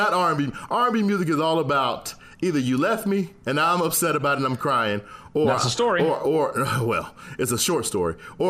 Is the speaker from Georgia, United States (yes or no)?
yes; Georgia, United States; I'm from Southern Georgia, and that's how we refer to the blacks down here.